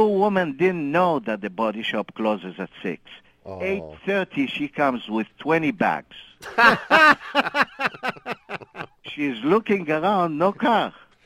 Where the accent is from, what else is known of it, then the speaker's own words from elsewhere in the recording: Valencia, California, United States; …, I'm from Valencia, California.